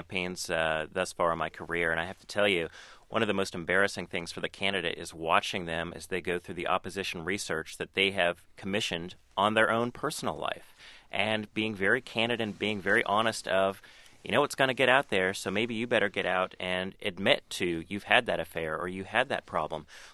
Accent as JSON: {"language": "English", "town": "Palo Alto", "region": "California", "country": "United States", "tie": "born or raised there", "said": "growing up in Palo Alto, California, one of my best friends, one of my dearest friends, left Palo Alto, which is a predominantly white city, and went to Morehouse."}